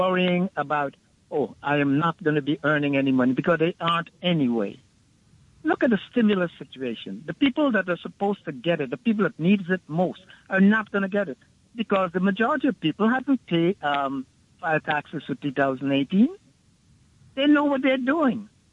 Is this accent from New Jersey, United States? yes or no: yes; New Jersey, United States; I'm from New Jersey.